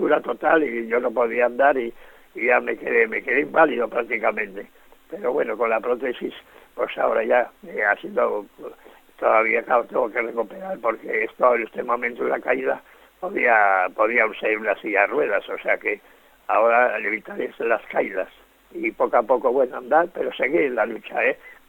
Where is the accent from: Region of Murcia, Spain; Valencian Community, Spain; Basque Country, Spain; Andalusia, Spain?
Basque Country, Spain; somos del movimiento obrero, somos de Ezkeraldea, donde tantas huelgas, tantas manifestaciones, tantos paros